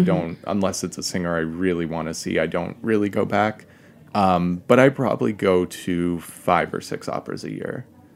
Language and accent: English; New Hampshire, United States; The syrup goes on everything. I grew up in New Hampshire.